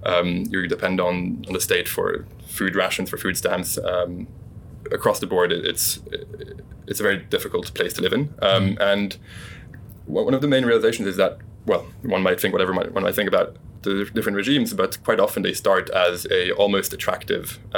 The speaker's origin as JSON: {"language": "English", "country": "Luxembourg", "tie": "born or raised there", "said": "I grew up in Luxembourg, so that was quite a cozy place to grow up."}